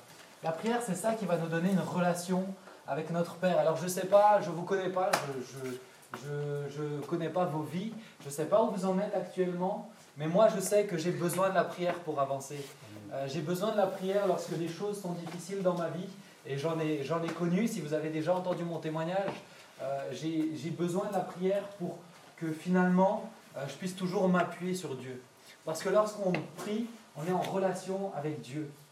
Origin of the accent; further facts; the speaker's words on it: Mulhouse, Grand Est, France; now in Switzerland; je viens de Mulhouse, je suis un Alsacien, puis j'habite en Suisse maintenant